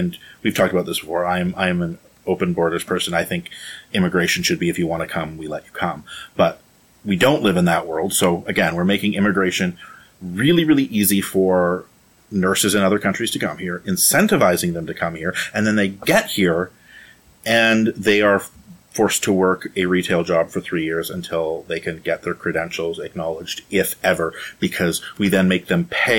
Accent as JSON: {"language": "English", "country": "Canada", "said": "I think as a Canadian, we're all want to be proud of how great Canadian healthcare is"}